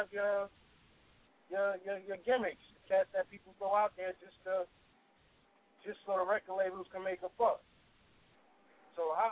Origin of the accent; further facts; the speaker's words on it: New Jersey, United States; I'm from the Essex County area, Essex County, Union County, Hudson County.